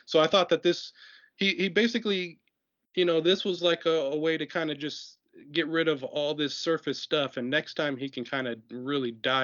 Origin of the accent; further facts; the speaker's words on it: Arizona, United States; I mean, I'm from Arizona, and out here, it's alien country.